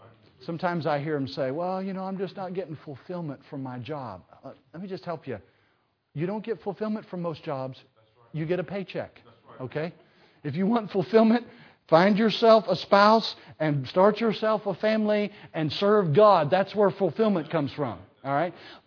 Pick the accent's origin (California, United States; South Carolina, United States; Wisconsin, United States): South Carolina, United States; I remember when I was a boy, I grew up in South Carolina, upstate South Carolina, and we never had central air conditioning in our home when I was a boy.